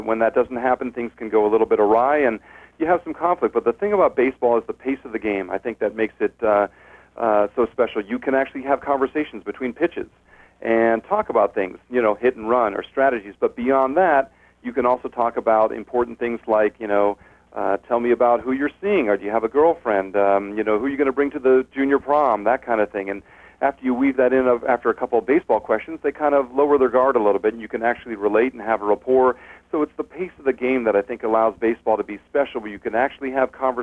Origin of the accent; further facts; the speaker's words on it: Stamford, Connecticut, United States; I grew up in Stamford, Connecticut, about 35 miles from New York City.